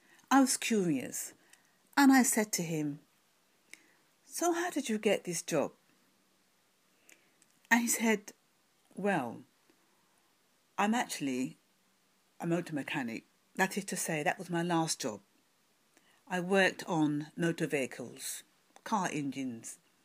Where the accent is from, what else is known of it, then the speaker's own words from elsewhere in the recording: London, United Kingdom; from London, UK.